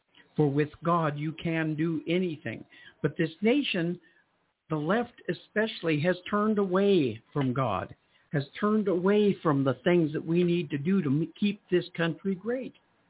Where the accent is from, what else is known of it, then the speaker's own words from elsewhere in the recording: United States; born there; I was born here in the United States. My dad was born here in the United States.